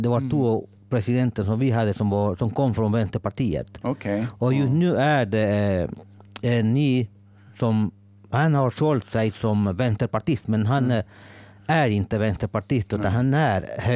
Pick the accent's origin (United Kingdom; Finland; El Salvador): El Salvador; Swedish is a second language; now in Sweden; och jag kommer från El Salvador. Ett litet land i Centralamerika. Jag kom till Sverige 1991 med familj